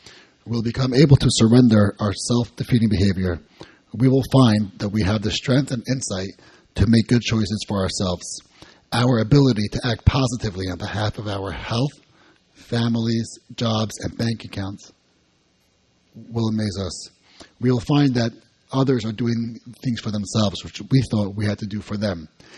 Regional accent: New York, United States; I'm from New York.

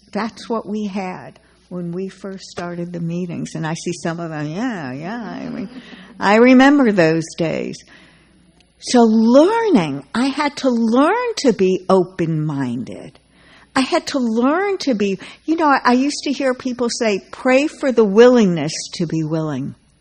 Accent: Naples, Florida, United States; also born or lived in Nashville, United States; from Naples, Florida, previously from Nashville, Tennessee.

